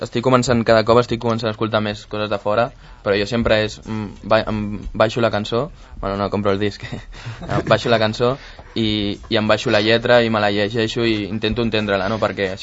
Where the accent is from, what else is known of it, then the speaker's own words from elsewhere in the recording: Sant Cugat, Catalonia, Spain; a mi m'agrada dir que soc de Sant Cugat perquè he crescut aquí